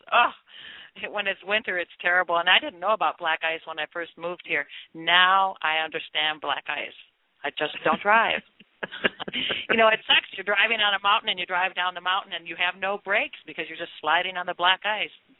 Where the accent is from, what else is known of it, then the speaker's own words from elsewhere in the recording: Hendersonville, North Carolina, United States; from on top of a mountain in beautiful Hendersonville, North Carolina.